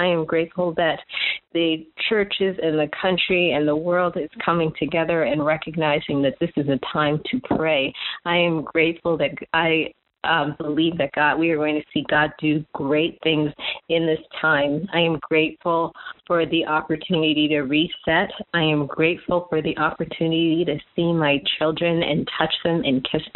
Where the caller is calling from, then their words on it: San Antonio, Texas, United States; I'm calling from San Antonio, Texas.